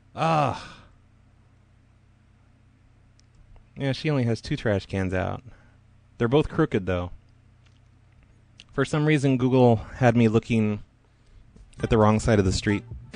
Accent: Washington, United States; Yeah, it's from my cell phone. I'm from Washington originally.

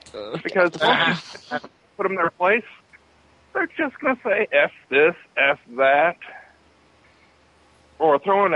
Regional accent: Texas, United States; Since I'm from South Texas.

